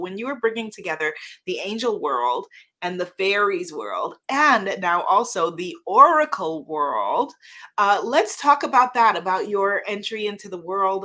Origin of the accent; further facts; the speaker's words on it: United States; I'm an American. Please forgive me.